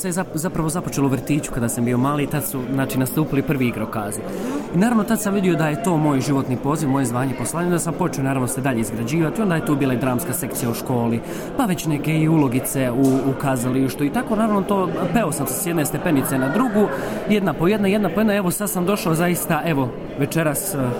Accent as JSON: {"language": "Croatian", "town": "Gummersbach", "region": "North Rhine-Westphalia", "country": "Germany", "tie": "born or raised there", "also_born_or_lived": "Herzegovina", "said": "ja sam rođen u Gummersbachu 92. godine i dosta smo godina živjeli ovdje i onda naravno jedan period smo se onda i odselili dolje, ali smo, kako ja kažem, nekako smo na dvije adrese, znači domaći sam i kada dođem i dolje u Hercegovinu"}